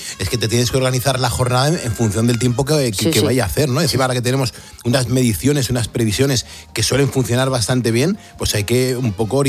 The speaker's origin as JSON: {"language": "Spanish", "town": "Madrid", "region": "Community of Madrid", "country": "Spain", "said": "nosotros somos de Madrid, hacemos el programa desde la Comunidad de Madrid"}